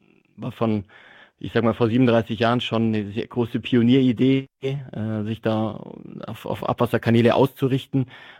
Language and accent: German; Füssen, Bavaria, Germany; bin auch gebürtiger Füssener im Allgäu bin hier geboren